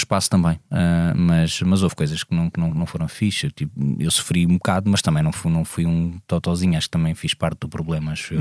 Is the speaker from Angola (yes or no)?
no; Amadora, Lisbon, Portugal; eu nasci no Príncipe Real, na altura em que o Príncipe Real não era das cevicharias e era um bocadinho mais hardcore do que é agora, mas apesar de tudo um sítio protegido